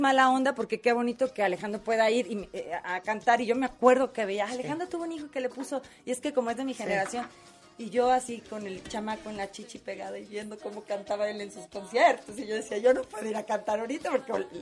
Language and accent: Spanish; Rioverde, San Luis Potosí, Mexico; Es que no me tuvo allá en Río Verde y allá no, que amo mi pueblo, pero el inglés.